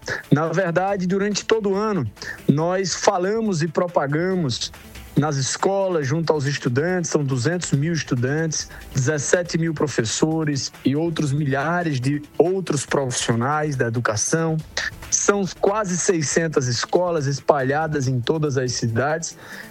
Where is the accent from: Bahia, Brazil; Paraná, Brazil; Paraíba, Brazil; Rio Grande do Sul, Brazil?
Paraíba, Brazil; como paraibano, como apaixonado pela educação